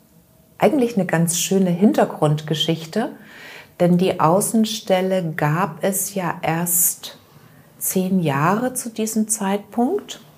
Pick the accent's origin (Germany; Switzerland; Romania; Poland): Germany; Halle, Saxony-Anhalt; ich komme ursprünglich aus der ehemaligen DDR, ich komme aus Halle.